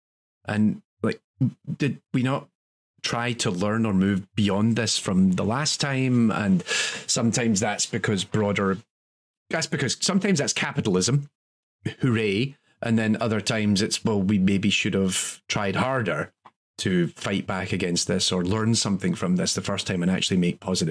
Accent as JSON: {"language": "English", "region": "Scotland", "country": "United Kingdom", "said": "I came across as aggressive, largely because I'm Scottish."}